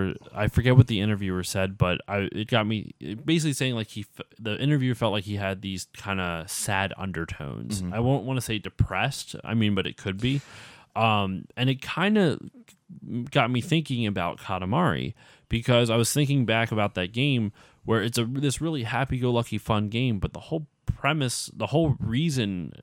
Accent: Philadelphia, Pennsylvania, United States; I've said before, like, I'm from the Philly area. I should just drive down.

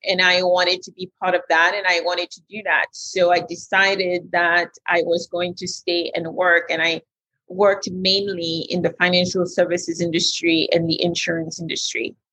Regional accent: Haiti; English is a second language; moved away as an adult; I had all the intentions in the world of going back to Haiti. I didn't speak English when I came in.

